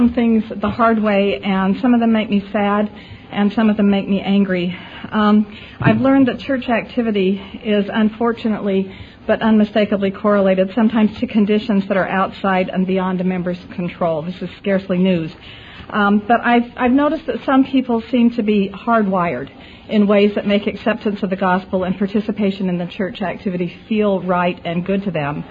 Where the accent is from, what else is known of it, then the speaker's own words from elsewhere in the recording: Salt Lake City, Utah, United States; I grew up in Salt Lake City and had a pretty standard Mormon upbringing in many ways, except that my father was inactive.